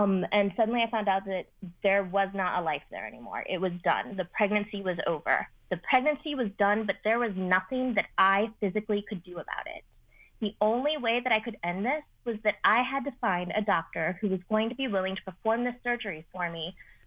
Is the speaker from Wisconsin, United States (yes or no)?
no; Omaha, Nebraska, United States; Surprisingly, I grew up in Omaha, Nebraska. So grew up in a very conservative area, grew up with very conservative family, very religious family.